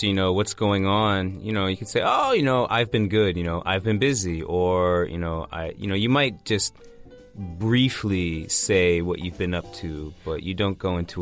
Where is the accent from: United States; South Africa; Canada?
United States; Washington, District of Columbia; like, urban places like New York or even my hometown, D.C.